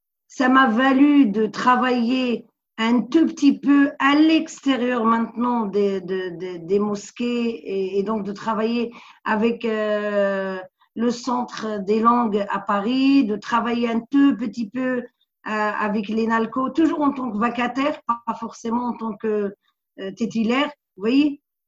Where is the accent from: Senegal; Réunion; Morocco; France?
Morocco; French is a second language; Je viens du Sahara marocain.